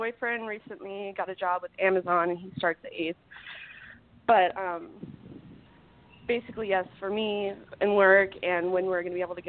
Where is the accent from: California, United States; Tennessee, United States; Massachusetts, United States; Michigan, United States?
California, United States; Oh, sorry. … I'm from California.